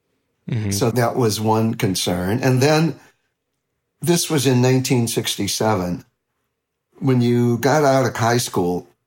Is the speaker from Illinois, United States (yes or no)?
yes; Illinois, United States; I grew up in Southern Illinois, oldest of four children, born in 1949.